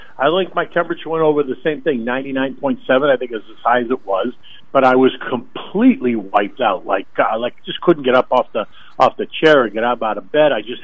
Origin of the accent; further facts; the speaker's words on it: Boston, Massachusetts, United States; We came up to Boston because I'm from Boston. My whole family lives up here.